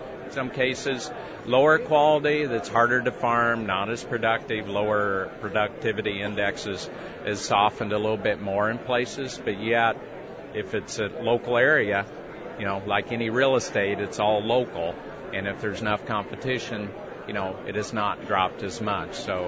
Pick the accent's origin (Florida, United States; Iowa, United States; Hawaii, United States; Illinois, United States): Illinois, United States; Quincy; I was originally from the Quincy area and grew up and farmed there for many years